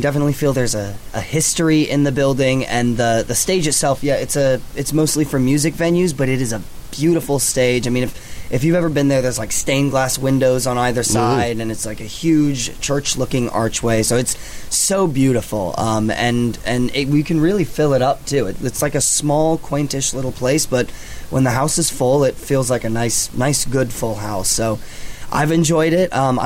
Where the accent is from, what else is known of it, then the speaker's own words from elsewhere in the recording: Sacramento, California, United States; Yeah, so I'm born and raised in California.